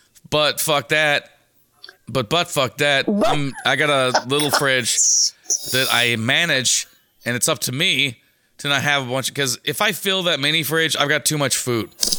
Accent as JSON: {"language": "English", "country": "Australia", "said": "I'm from Australia."}